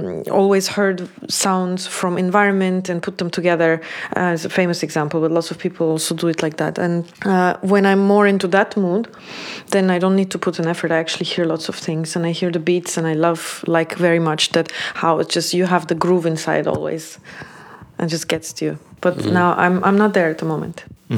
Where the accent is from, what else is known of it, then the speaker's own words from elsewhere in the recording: Turkey; also born or lived in Azerbaijan; And then when we moved to Turkey, where I grew up, both my parents built pretty strong